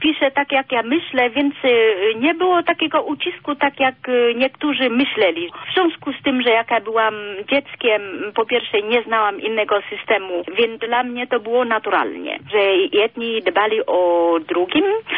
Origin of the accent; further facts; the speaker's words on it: Vietnam; Urodziłam się w takiej miejscowości i spokojnej i zanim wojna wybuchła.